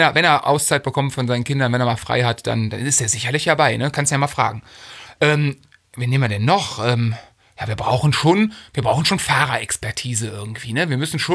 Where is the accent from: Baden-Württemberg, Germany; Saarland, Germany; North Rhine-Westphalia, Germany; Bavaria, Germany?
North Rhine-Westphalia, Germany; Lohmar; die Bier aus meiner Heimat, aus Lohmar, ausschenken.